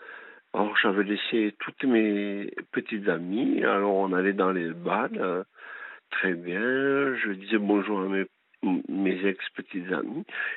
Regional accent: Tarbes, Occitanie, France; Alors, je viens de Tarbes, enfin, je suis de Tarbes

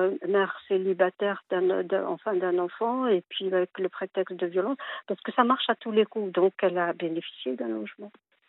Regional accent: Algeria; moved away; Je vais vous le dire, moi-même, j'ai quitté l'Algérie.

